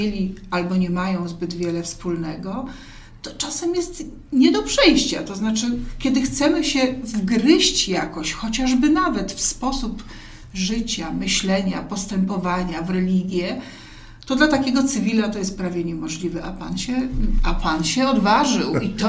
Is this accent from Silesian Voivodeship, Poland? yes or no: no; Kraków, Lesser Poland, Poland; born there; Tak, ja krakuska z urodzenia.